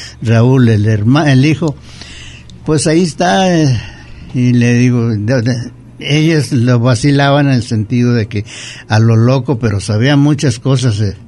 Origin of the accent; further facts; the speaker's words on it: Colotlán, Jalisco, Mexico; soy de Colotlán, de las famosas tilicas.